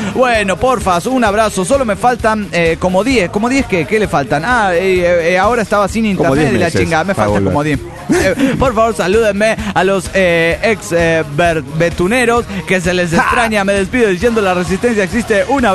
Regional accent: Mexico; also born or lived in France; Pues eso es para comunicarles mi cambio de residencia de Francia a México. Me reporto desde mi tierra natal.

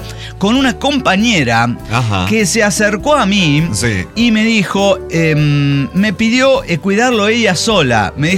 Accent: Guadalajara, Jalisco, Mexico; O sea, bueno, venimos de Guadalajara

